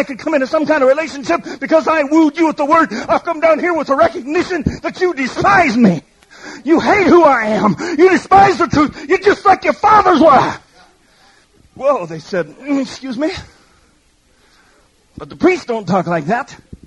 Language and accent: English; Denver, Colorado, United States; I grew up in Denver, Colorado.